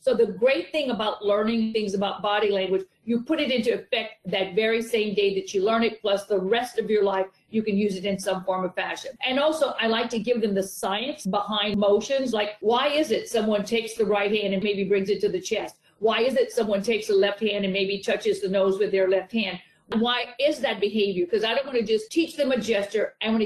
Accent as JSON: {"language": "English", "region": "Louisiana", "country": "United States", "said": "I'm from Louisiana, so I went to University of Louisiana Lafayette and LSU."}